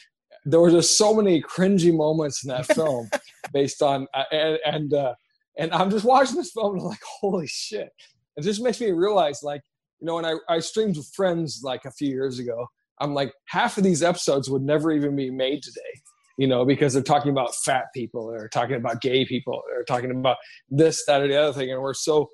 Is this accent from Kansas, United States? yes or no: no; Redlands, California, United States; I would go back to Riverside because that's where I grew up in Redlands, which is pretty close to there.